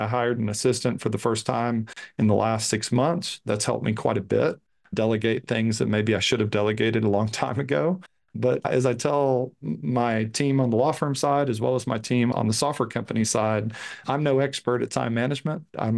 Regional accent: Henderson, Texas, United States; I grew up in Northeast Texas, Henderson, near Tyler and Longview.

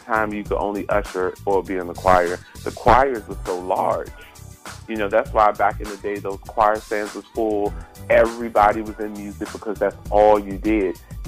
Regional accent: Washington, District of Columbia, United States; I'm from Washington, D.C.

